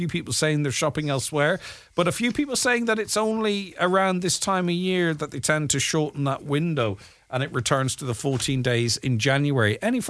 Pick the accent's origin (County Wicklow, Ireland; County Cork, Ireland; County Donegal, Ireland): County Donegal, Ireland; We're from Donegal, but we've had to go to Dublin, as that was the hospital that could have our baby that early.